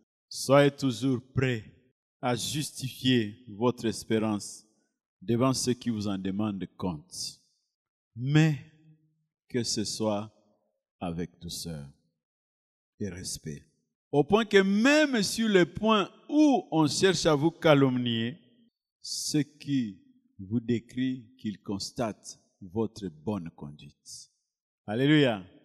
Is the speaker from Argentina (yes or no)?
no; Switzerland; Tu viens d'où? Je viens de la Suisse.